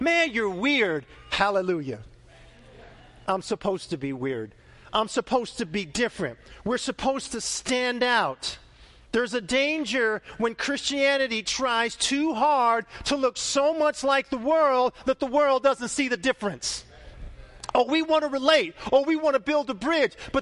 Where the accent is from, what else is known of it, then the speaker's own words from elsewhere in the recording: United States; It doesn't matter that I'm an American. I love America.